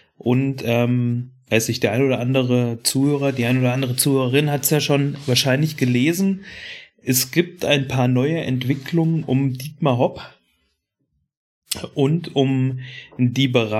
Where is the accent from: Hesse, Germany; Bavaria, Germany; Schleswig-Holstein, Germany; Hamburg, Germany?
Bavaria, Germany; Nuremberg; Ja. Nürnberger Junge.